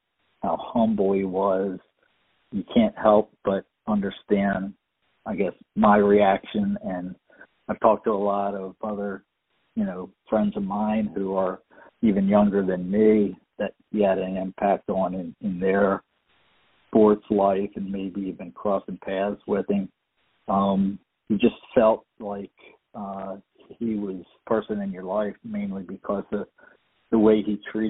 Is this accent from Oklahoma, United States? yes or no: no; Baltimore, Maryland, United States; as a young boy growing up in Baltimore and being a huge Orioles fan